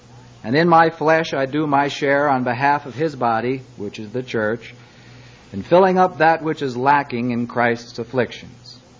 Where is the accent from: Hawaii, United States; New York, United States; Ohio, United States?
New York, United States; Long Island; I come from Long Island, not to be confused with Rhode Island. And I'm glad to be here. I grew up in a rather unusual family.